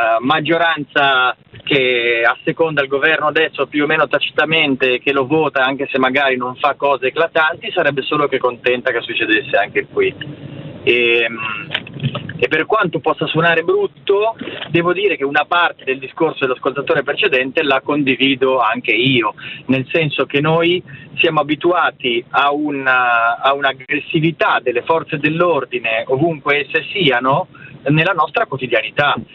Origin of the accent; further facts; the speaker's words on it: Genoa, Liguria, Italy; sono genovese